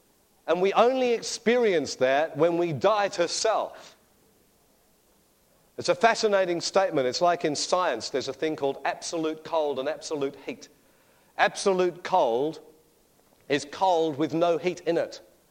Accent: Perth, Western Australia, Australia; Now, I'm originally from Perth.

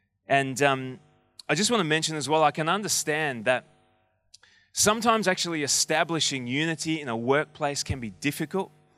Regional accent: Melbourne, Victoria, Australia; I was born in Melbourne, bred in Melbourne, I love Melbourne, it's my hometown

